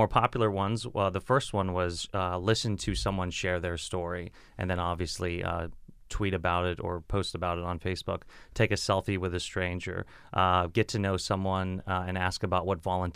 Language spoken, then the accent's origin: English; Dayton, Ohio, United States; now in Cincinnati, United States; So I grew up in the Dayton area, came down to UC for law school, and ended up moving away and then coming back.